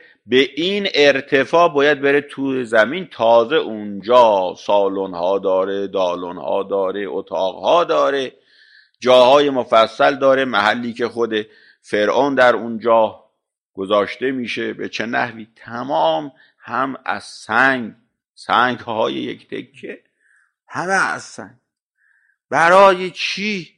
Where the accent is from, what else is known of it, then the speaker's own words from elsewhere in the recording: Iran; ما که ایرانی هستیم میدونیم